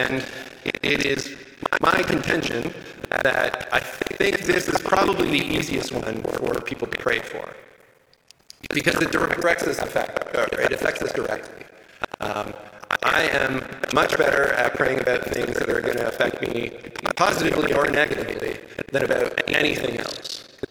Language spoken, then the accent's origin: English; Kitchener, Ontario, Canada; You know, we're from Kitchener.